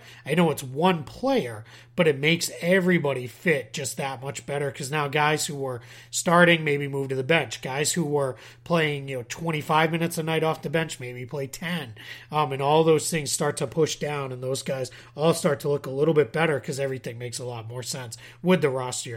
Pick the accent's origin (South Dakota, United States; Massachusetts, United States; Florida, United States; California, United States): Massachusetts, United States; Boston; accent: Boston; My Boston accent just slipped out there pretty good.